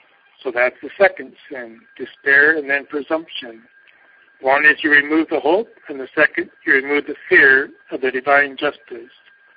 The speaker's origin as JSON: {"language": "English", "town": "Cottonwood", "country": "United States", "tie": "born or raised there", "said": "As our parish priest told us when I was a youngster growing up in Cottonwood"}